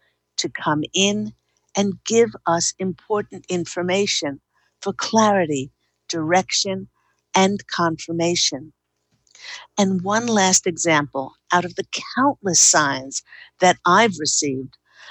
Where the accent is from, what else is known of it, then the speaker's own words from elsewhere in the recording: Australia; moved away as an adult; now in United States; We moved here from Australia about 11 years ago, and we located to the Monterey Bay area